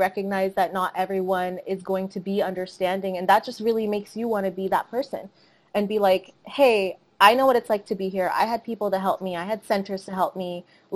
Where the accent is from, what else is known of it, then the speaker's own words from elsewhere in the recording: Chandigarh, India; born there; I was born in Chandigarh, India. And that was in 1997